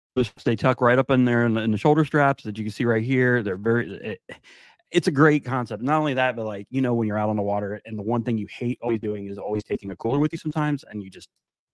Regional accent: Florida, United States; now in North Carolina, United States; I'm from South Florida, everybody. So I'm not used to seeing these. Okay. But now I'm in North Carolina

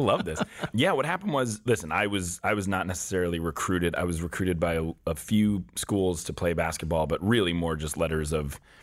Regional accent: Newton, Massachusetts, United States; born there; I was born just outside of Boston in Newton, Mass. And my dad was a doctor.

